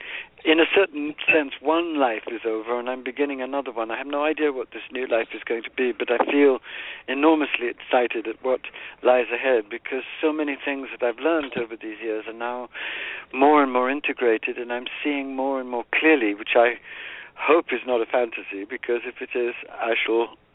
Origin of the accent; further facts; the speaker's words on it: India; born there; I was born in India, so very early on I was saturated with a living, passionate, wild, holy, gorgeous, aromatic spiritual culture.